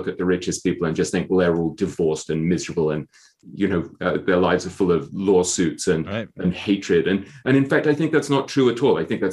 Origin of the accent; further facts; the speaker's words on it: England, United Kingdom; also born or lived in Hong Kong / New York, United States; Well, I grew up in England.